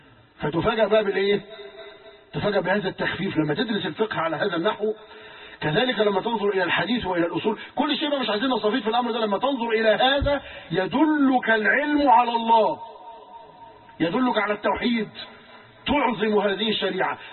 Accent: Egypt; القوطة عندهم في ليبيا بجنيه، عندنا في مصر 3 جنيه.

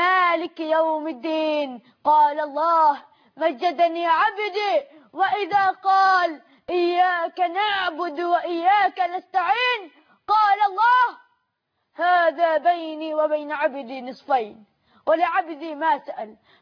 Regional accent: Egypt

